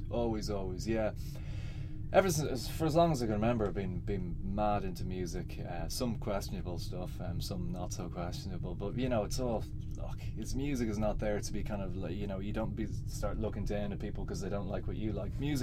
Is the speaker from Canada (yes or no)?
no; Sandymount, Leinster, Ireland; I'm from Sandy Mount originally, but I've lived all over Dublin at this stage, and I'm yet again a suburbanite now living in South County Dublin.